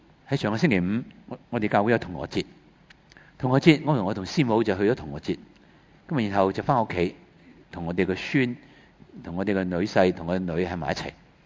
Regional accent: Hong Kong

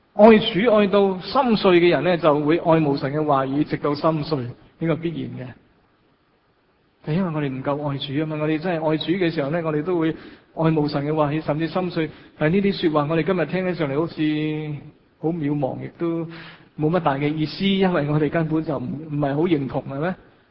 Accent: Hong Kong

